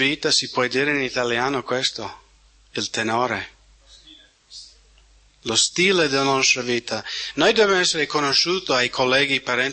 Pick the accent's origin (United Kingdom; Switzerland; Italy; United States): United States; first language English; Italian is a second language; io sono americano e inglese è la mia madrelingua.